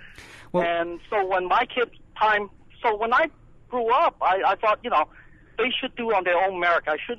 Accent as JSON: {"language": "English", "country": "United States", "said": "which isn't fair, since I'm American, and so is my daughter."}